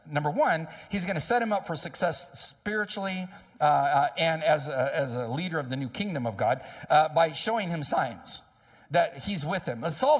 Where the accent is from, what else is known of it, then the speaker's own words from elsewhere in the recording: San Diego, California, United States; Understands California. I'm from California. Check. Understands the beach. I'm from San Diego.